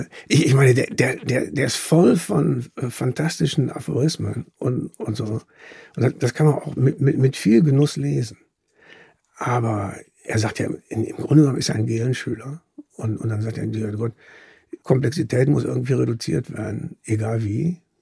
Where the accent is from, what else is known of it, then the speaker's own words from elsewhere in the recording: Germany; Ich bin 2 Jahre in New York studiert, in 72 bis 74. Und da wurde man noch als Deutscher, musste man irgendwie einen gewissen Parcours durchschreiten